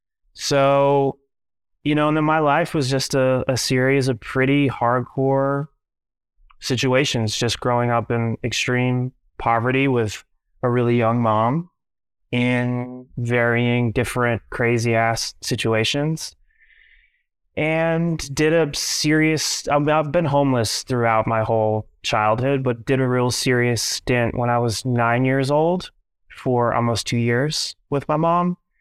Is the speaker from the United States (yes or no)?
yes; Minneapolis, Minnesota, United States; born there; I was born in I was born in Minneapolis, Minnesota, to a 16-year-old single mom